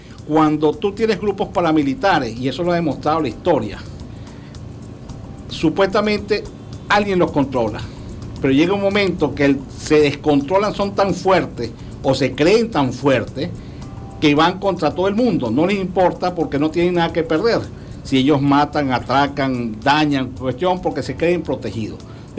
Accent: Venezuela; Pueblo somos los más de 30 millones de venezolanos que cohabitamos en esta nación, que tenemos cédula de identidad como venezolanos

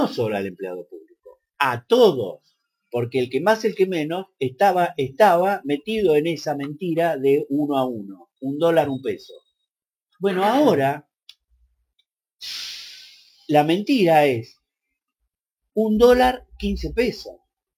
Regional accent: Argentina; Obviamente yo soy argentino y un esfuerzo por la Argentina lo voy a hacer.

